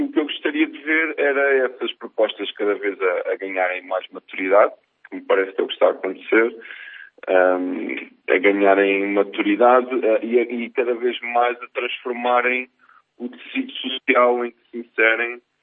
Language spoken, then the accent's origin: Portuguese; Ílhavo, Centro, Portugal; eu sou de Ilhavo